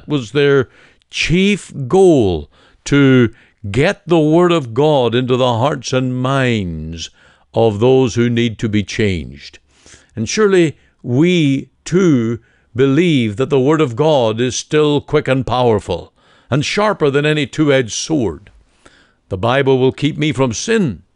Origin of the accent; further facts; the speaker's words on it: Canada; I speak as a Canadian with a burden for my fellow countrymen.